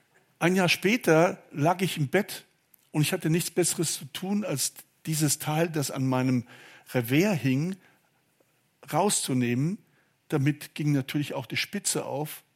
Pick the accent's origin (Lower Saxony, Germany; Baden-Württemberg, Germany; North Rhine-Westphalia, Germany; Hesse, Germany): Hesse, Germany; Lampertheim; Als kleiner Junge in Lampertheim am Baggersee, die relativ unbefestigt waren, also die waren unbefestigt, noch nicht mal relativ, fing ich an zu schwimmen.